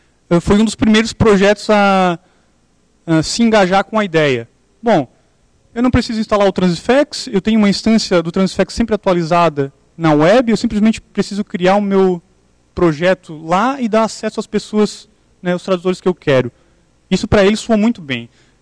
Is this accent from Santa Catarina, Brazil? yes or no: yes; Santa Catarina, Brazil; eu sou de Santa Catarina, sou brasileiro, lógico